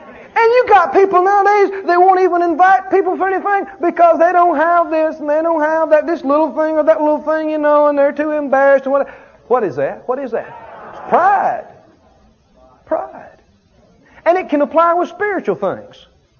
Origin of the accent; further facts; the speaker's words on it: the South, United States; I grew up in the South. And my granddad was, you know, known for saying this.